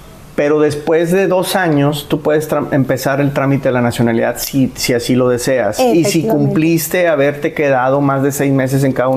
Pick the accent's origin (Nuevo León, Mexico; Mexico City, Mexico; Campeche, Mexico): Nuevo León, Mexico; Monterrey; En Monterrey, de donde soy originario, se puso muy de moda tramitar la ciudadanía española primero y después la portuguesa